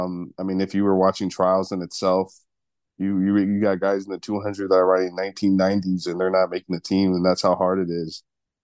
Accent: Wisconsin, United States; I think just because I grew up in Wisconsin, I've always been quiet, and hardworking.

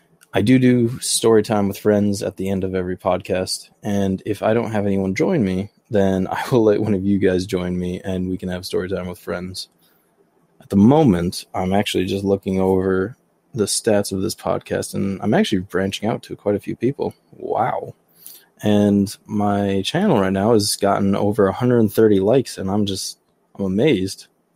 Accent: Michigan, United States; I'm actually from Michigan, so I'm a Youper, and I branch out to a lot of Canadians.

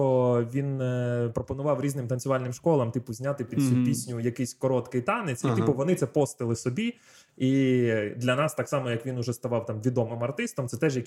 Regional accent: Lebedyn, Sumy Oblast, Ukraine; Я взагалі з Сумської області, з маленького міста Лебедин

